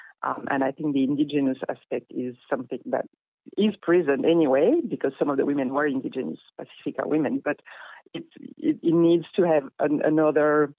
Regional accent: New Caledonia; So I'm originally from New Caledonia. I spent a lot of time outdoors as a kid with my family.

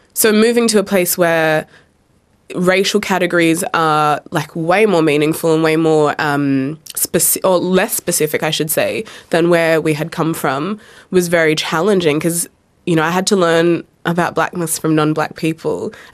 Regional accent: New South Wales, Australia; So I grew up on the central coast of New South Wales, kind of in between Sydney and Newcastle. And it was a very kind of interesting place to grow up.

